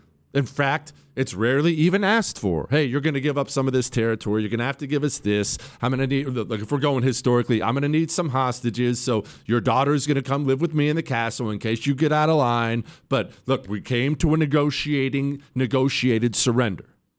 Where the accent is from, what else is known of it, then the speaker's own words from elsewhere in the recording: United States; I'm an American. And as an American, the only thing I will accept is unconditional surrender.